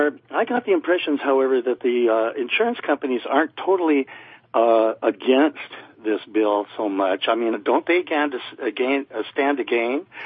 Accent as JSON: {"language": "English", "town": "La Jolla", "region": "California", "country": "United States", "tie": "born or raised there", "said": "And I grew up in La Jolla in a house that's right next door to Cliff Robertson's mansion on the beach."}